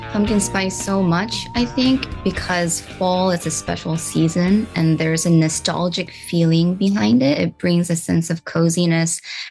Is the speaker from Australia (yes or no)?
no; South Korea; now in United States; but personally, I'm from South Korea